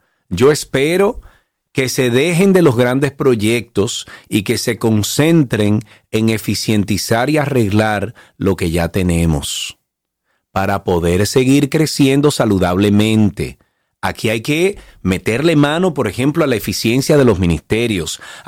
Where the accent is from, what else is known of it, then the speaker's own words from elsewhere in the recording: Dominican Republic; yo pido como ciudadano dominicano que paga impuestos todos los años.